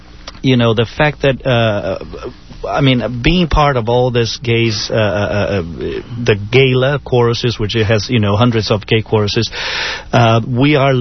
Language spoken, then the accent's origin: English; Brazil; born there; first language German; English is a second language; I'm actually from Brazil, but I'm German origin. Born in Brazil, so my first language was German, and then Portuguese, and English is my 5th language.